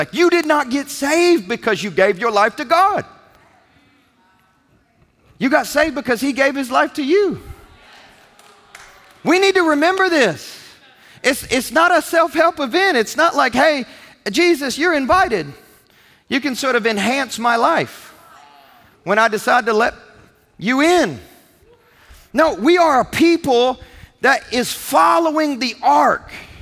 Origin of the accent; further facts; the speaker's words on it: Kentucky, United States; Growing up in Kentucky, we used to talk about wild goose chases.